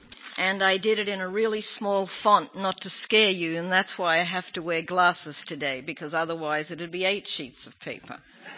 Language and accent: English; Toowoomba, Queensland, Australia; now in Israel; I'm from Toowoomba. Yeah, I know about Bow Desert. You can't fool me about Bow Desert. Right, so I'm Australian and I've been in Israel for 39 years.